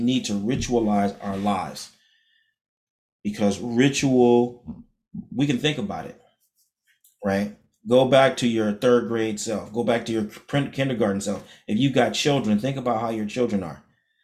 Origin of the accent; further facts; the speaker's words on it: California, United States; now in Georgia, United States; I'm from California, but I live here in Georgia, and I see the significance of design in the roads here.